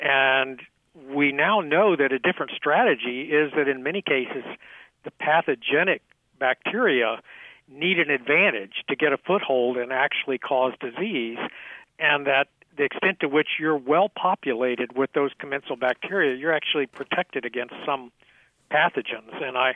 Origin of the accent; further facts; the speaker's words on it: Texas, United States; I grew up in Texas in the 1950s, and in addition to Mexican food, I probably ate a lot of fried chicken.